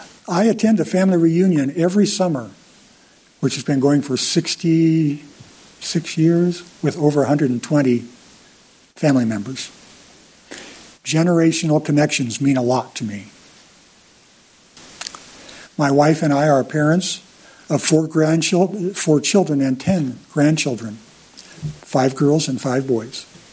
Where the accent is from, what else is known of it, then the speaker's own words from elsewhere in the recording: Bear Canyon, Montana, United States; also born or lived in Deer Lodge / Baker / Whitewater; We grew up most years in Bear Canyon, about 8 miles to the east of here. We also lived in Deer Lodge, Baker, and Whitewater, Montana.